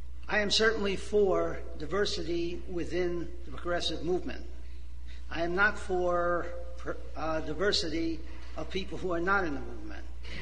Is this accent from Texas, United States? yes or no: no; Long Island, New York, United States; an independent candidate. I'm from Long Island.